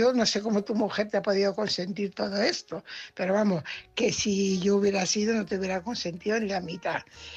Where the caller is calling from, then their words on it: Fuenlabrada, Community of Madrid, Spain; corresponsal de Fuenlabrada.